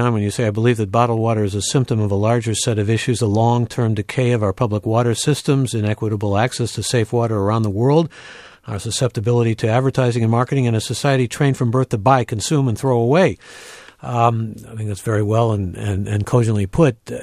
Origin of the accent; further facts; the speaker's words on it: Cleveland, Ohio, United States; go back to my hometown of Cleveland